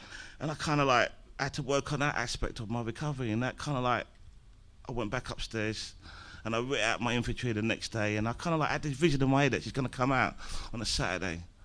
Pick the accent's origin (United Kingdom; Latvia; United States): United Kingdom; Dulwich, London; where I come from. I come from Dulwich. I come from a broken family.